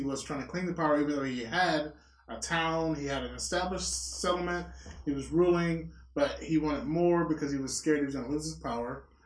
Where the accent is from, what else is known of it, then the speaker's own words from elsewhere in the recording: Mississippi, United States; That's because I'm from Mississippi.